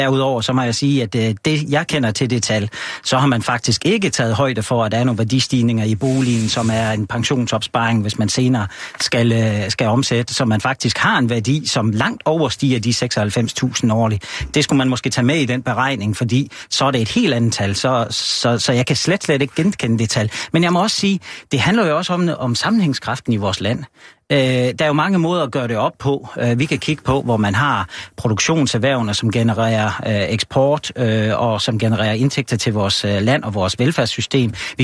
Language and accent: Danish; Lemvig, Central Denmark Region, Denmark; der er jo forskel på, om man har over 1000 indbyggere per kvadratkilometer, som Albertslund eller Lemvig, hvor jeg kommer fra, hvor vi taler 40.